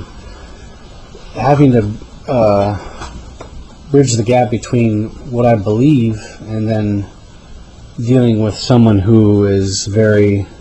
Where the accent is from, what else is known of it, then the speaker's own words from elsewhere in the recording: Algeria; I grew up, when I was young, I grew up in Algeria with my my folks. And my father is my father's Protestant.